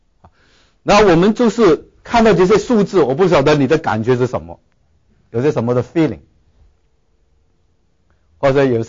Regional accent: Hong Kong; 我从香港来啊

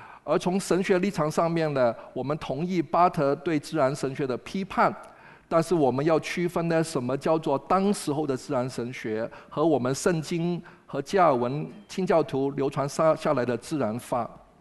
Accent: Hong Kong; 你自己一直就是做我们香港人所讲的键盘战士

